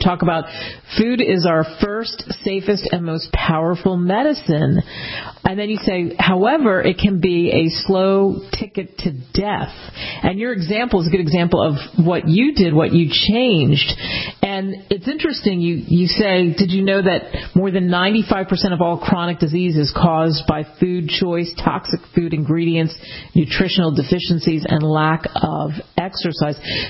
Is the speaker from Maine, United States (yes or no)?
no; Pennsylvania, United States; Listen, I grew up outside of Philly. Hello, cheesesteaks.